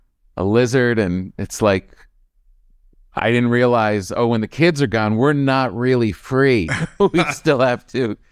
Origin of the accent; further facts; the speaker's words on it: East Coast, United States; now in West Coast, United States; you know, we're from the East Coast.